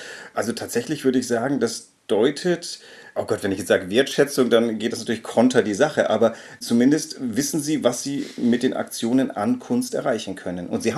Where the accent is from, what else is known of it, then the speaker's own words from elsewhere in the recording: Bavaria, Germany; Ich bin ja in Bayern groß geworden